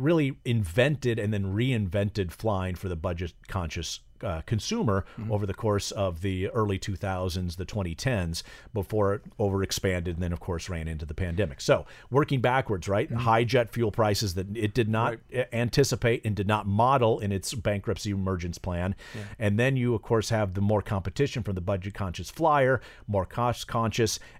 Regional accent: Iowa, United States; I am from Iowa. Yeah. I'm frugal, right?

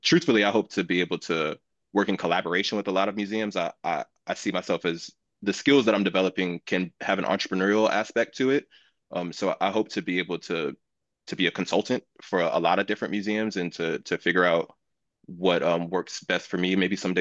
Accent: United States; Like I am happy to be American, and like it has changed, and I've gotten over some of that angst like I used to have.

